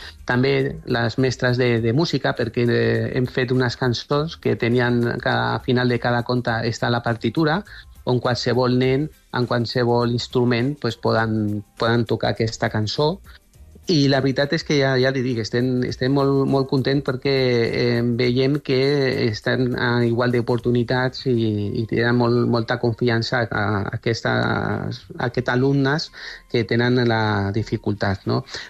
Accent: Cornellà de Llobregat, Catalonia, Spain; nosaltres som de Cornellà, de Catalunya

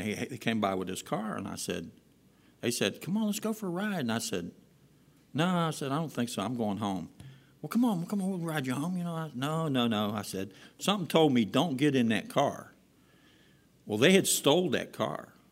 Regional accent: Mount Auburn, Ohio, United States; I mean, I grew up in Mount Auburn, and it was a fairly rough neighborhood.

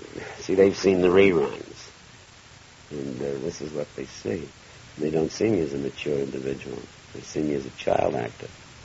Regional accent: Long Island, New York, United States; I didn't know from the East Side. I was brought up in Long Island.

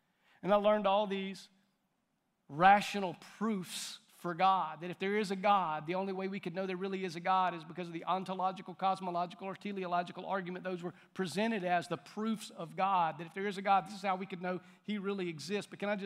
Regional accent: the South, United States; Or do I just believe because my mom and daddy took me to church and I was raised in the South?

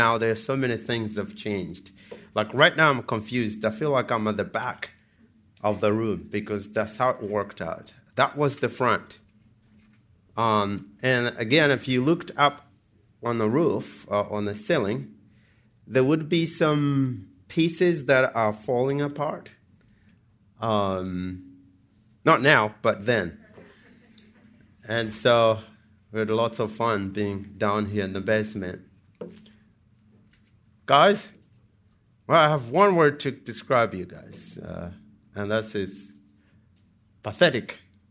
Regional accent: Malawi; now in United States; You know, when I moved here, a lot of people, I would tell them I'm from Malawi, and they would always think that it's a state.

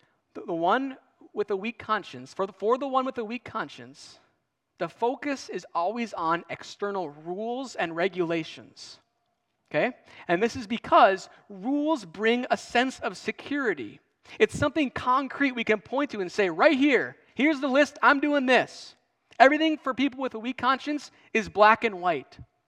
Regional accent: Wisconsin, United States; I'm from Wisconsin, you know? Okay. So I'm not like some wine guru over here.

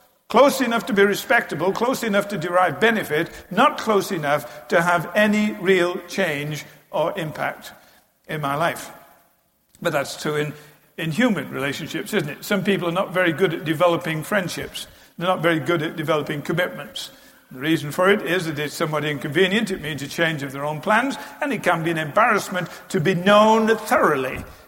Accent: United Kingdom; I'm British.

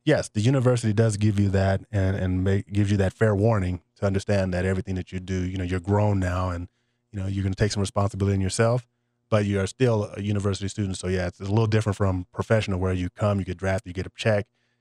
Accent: Los Angeles, California, United States; I was from Los Angeles, so I pretty much knew.

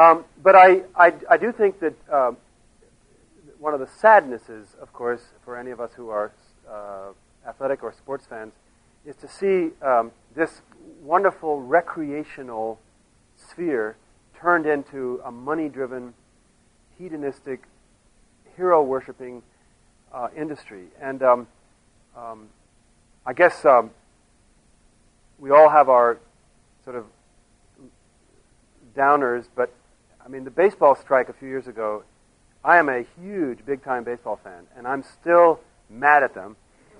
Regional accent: France; In France, sadly, this is changing, but it used to be, when I was growing up in France, that the whole country would stop, come to a standstill at noon.

